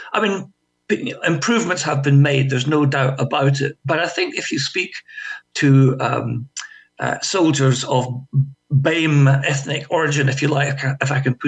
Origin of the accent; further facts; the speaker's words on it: Glasgow, Scotland, United Kingdom; So I had a year at Glasgow University, which is my hometown, obviously